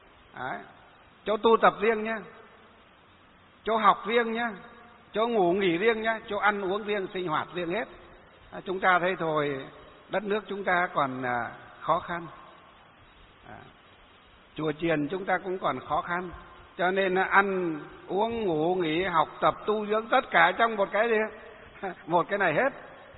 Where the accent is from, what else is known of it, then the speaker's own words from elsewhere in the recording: Hòa Bình, Vietnam; gặp cái bác bí thư tỉnh ủy, tỉnh Hòa Bình ở trong quê của tôi.